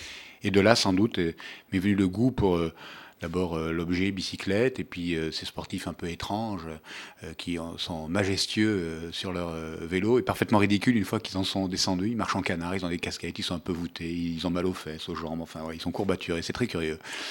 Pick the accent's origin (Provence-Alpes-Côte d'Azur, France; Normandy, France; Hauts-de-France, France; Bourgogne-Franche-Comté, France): Provence-Alpes-Côte d'Azur, France; Nice; born there; je suis né à Nice.